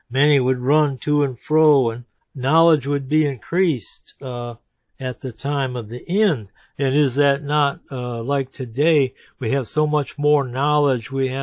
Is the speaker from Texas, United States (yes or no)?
no; Michigan, United States; now in North Carolina, United States; I'm from Michigan. I heard the same thing there. I've heard the same thing here in North Carolina